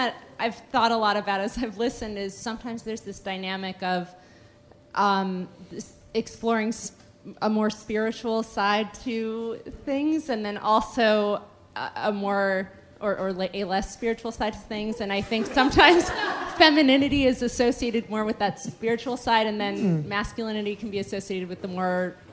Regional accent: New York, United States; New York.

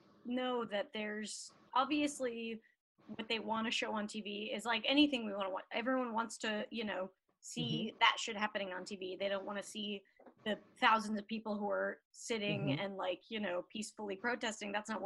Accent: Salt Lake City, Utah, United States; But yeah, growing up in Salt Lake, I'm like, I know all these women are part of this, but I think that they lost me a long time ago.

